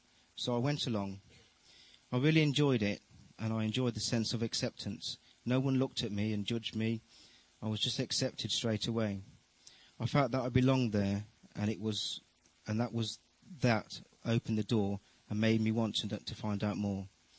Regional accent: Leamington, West Midlands, United Kingdom; Originally, I'm from Leamington, and 4 years ago, my marriage broke down.

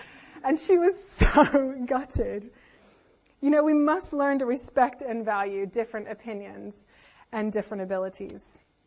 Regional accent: United States; Come on, we're English, but I'm American, so you can hold your hands high.

